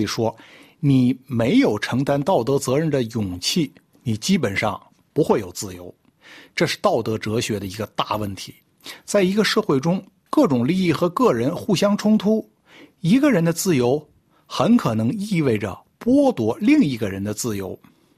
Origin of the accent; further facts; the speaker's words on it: China; 像我们中国人总爱说一句话，宁做太平犬不做乱世人